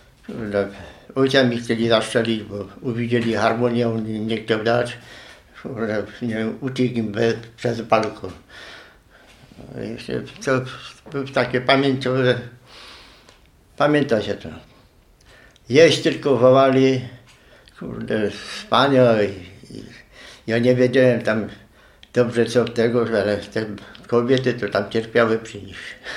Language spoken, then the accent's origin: Polish; Inwałd, Lesser Poland, Poland; also born or lived in Bulowice; urodziłem się w Bulowicach, mieszkam w Inwałdzie od 1947 roku. Chodziłem tu do szkoły